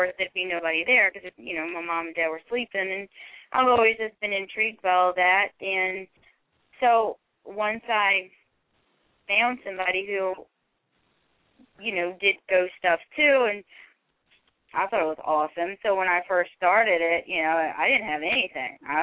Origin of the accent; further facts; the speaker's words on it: the South, United States; I grew up in the South and still